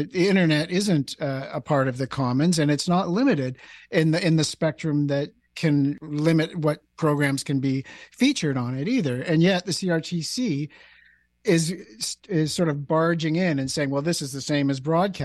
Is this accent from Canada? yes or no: yes; Canada; I'm a Canadian, I'm talking to Canadians, I'm talking about Canadian issues